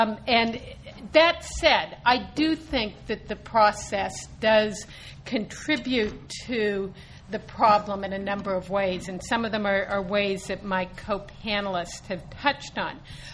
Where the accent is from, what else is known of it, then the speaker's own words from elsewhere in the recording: California, United States; I'm a Californian. I don't like to compare myself to either Arkansas or Rhode Island.